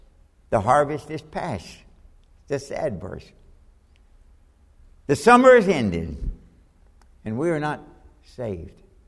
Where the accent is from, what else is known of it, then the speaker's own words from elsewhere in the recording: Kentucky, United States; I was born and raised in Kentucky, and about the middle of October, we always had a couple of days off, sometimes a whole week off, because most of the boys had to participate in harvest.